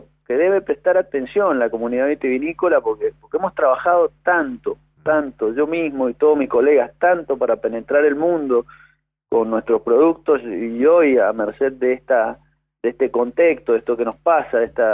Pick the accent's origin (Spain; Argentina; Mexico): Argentina; Mendoza; la actividad agrícola, que es la que culturalmente nos ha dado nuestra esencia como mendocinos.